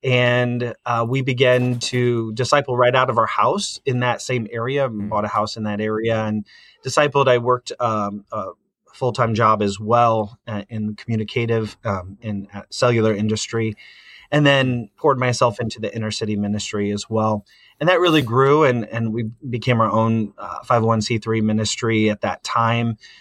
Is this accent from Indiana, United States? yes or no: yes; Fort Wayne, Indiana, United States; So, growing up in Fort Wayne, Indiana, I was a part of a ministry there that really did a lot of outreach through the arts.